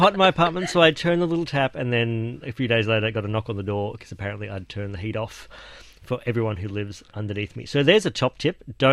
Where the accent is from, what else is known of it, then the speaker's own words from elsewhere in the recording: Melbourne, Victoria, Australia; I'm from Melbourne, where it does not get all that cold.